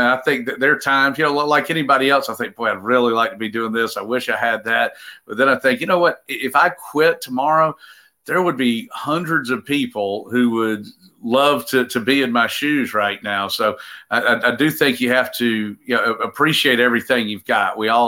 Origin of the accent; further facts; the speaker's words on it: Statesboro, Georgia, United States; when I was a little kid growing up in Statesboro that I'd be rubbing elbows with.